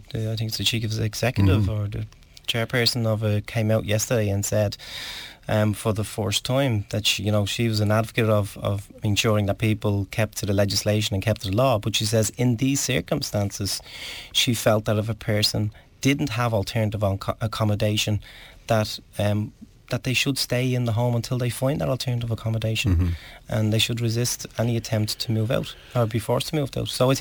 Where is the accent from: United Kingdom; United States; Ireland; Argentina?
Ireland; Leinster; I remember back, I was from Sheriff Street originally